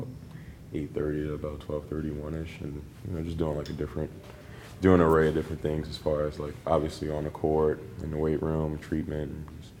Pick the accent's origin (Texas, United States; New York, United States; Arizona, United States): New York, United States; You know, growing up in New York, it's a big city. You step outside and there's always something to do here.